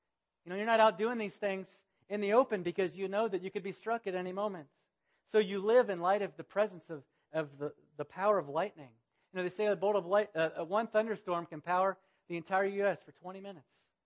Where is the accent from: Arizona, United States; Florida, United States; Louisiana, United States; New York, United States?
Florida, United States; And I grew up in Florida where they have these huge thunderstorms in the afternoon.